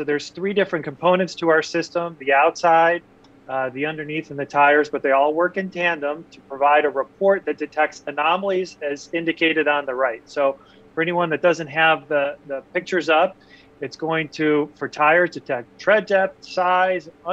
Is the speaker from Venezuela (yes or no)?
no; Ohio, United States; He's like, where are you from? I said, I'm from Ohio.